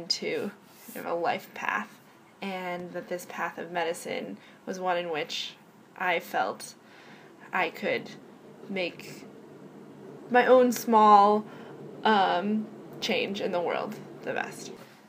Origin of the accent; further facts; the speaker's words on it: Minneapolis, Minnesota, United States; I grew up in Minneapolis in a super diverse community, but particularly in a community of lots of GLBT families.